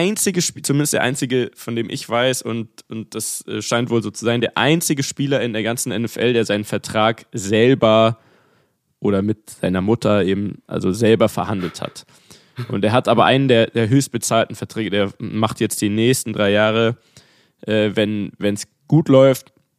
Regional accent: Munich, Bavaria, Germany; Ich als Münchner hat natürlich dann gut gepasst.

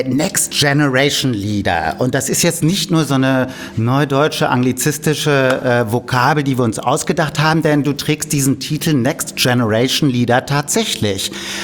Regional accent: Hamburg, Germany; oder moin, wie man bei uns in Hamburg sagt.

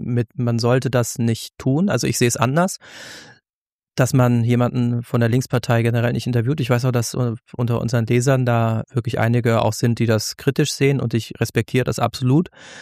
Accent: West Germany, Germany; Für mich als Wessi ist das eine sozialistische Partei, unter der ich nie zu leiden hatte

